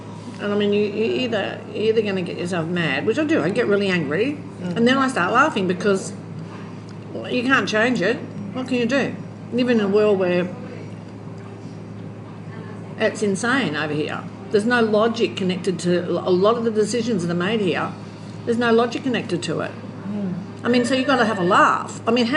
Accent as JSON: {"language": "English", "country": "Australia", "moved": "yes", "said": "I'm so lucky, I come from Australia, I can go home"}